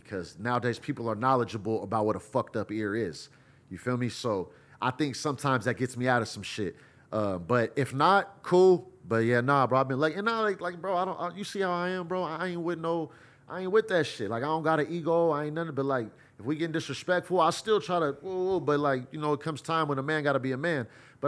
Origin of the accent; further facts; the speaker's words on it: California, United States; I'm from the Bay Area. I'm from where I'm from.